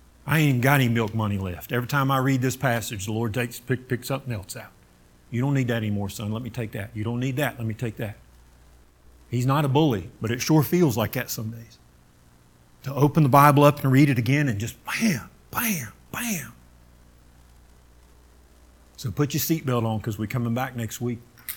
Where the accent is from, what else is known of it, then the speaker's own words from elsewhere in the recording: Florida, United States; I grew up in Florida. We like having a tan, like knowing that we went to the beach.